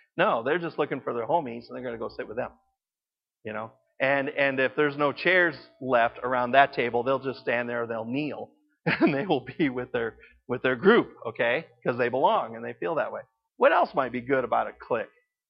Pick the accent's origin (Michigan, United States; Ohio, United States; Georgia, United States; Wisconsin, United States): Michigan, United States; You know, I was raised in Michigan, so that's why I picked on Indiana.